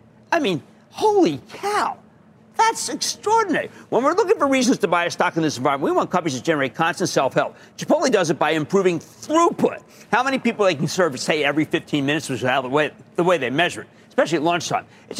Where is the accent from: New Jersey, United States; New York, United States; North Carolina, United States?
New Jersey, United States; Kevin, in my home state of New Jersey.